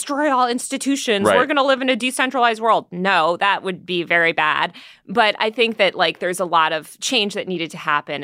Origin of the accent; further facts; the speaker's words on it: New York, United States; now in Los Angeles, United States; Well, I'm a New Yorker. I was born in New York, grew up, most of my family's from there. I lived there over half my life.